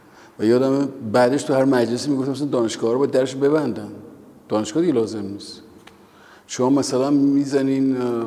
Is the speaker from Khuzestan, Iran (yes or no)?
no; Tehran, Tehran Province, Iran; خونه ما جزو معدود خونه هایی بود توی تهران که ما کتابخانه‌ای داشتیم